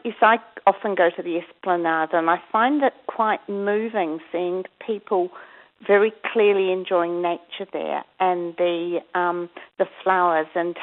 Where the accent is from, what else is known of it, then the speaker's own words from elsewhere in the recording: Palmerston North, Manawatū-Whanganui, New Zealand; Yes, I'm from Palmerston North.